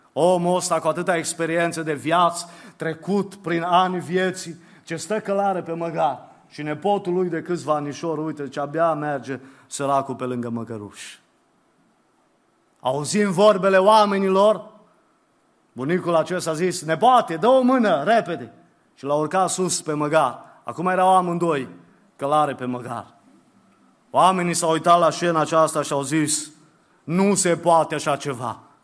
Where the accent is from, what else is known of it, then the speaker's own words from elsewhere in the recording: Transylvania, Romania; cum zice ardeleanul, că eu sunt ardelean